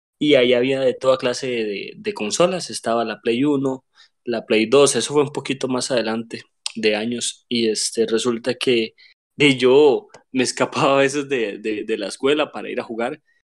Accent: Punta Arenas, Magallanes and Chilean Antarctica, Chile; yo soy de Punta Arenas, y cuando yo vivía allá, pues nosotros sí éramos de muy bajos recursos

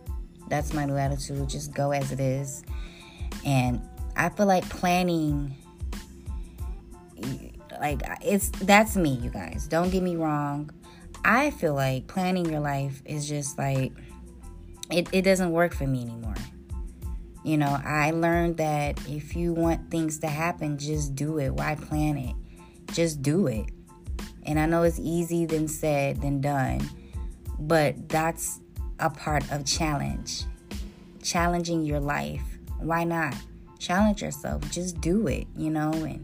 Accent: Detroit, Michigan, United States; I don't know where y'all from, but I am from Detroit, Michigan, and we are known for, on New Year's, people go outside and shoot their guns.

